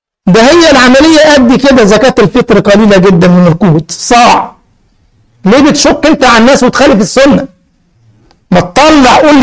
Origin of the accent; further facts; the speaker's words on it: Egypt; احنا كلمة زفت عندنا في مصر عيب قوي، انما هنا يا جماعة زفت يعني عصير